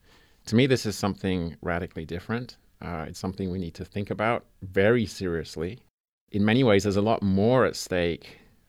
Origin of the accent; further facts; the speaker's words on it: England, United Kingdom; that childhood toy that I grew up with in England